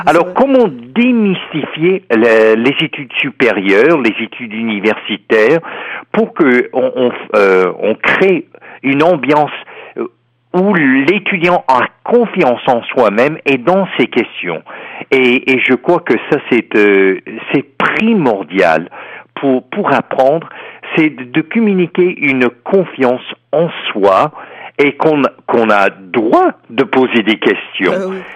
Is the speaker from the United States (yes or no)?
yes; Texas, United States; French is a second language; je suis un Américain du Texas.